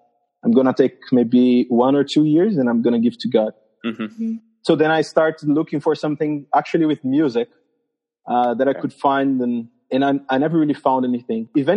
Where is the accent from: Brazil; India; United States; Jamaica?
Brazil; Mauá, São Paulo; I'm from Brazil. I'm from this place called São Paulo. It's actually a small, well, it's not small for Europe, but it's in Brazil. It's a small town called Mauá, of 500,000 people.